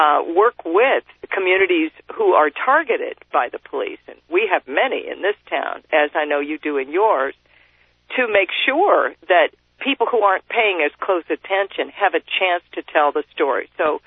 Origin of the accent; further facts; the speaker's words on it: Los Angeles, California, United States; No, I'm not from Santa Barbara. I'm from East L.A.